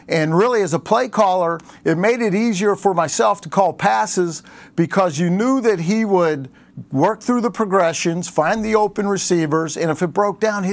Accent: Pittsburgh, Pennsylvania, United States; Well, you know, I'm from Pittsburgh, and Phil's from Pittsburgh. We're from the same area back there, Pine Richland.

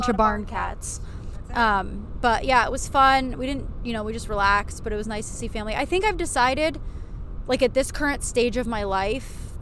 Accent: Buffalo, New York, United States; I live down here now, but I'm from the Buffalo area.

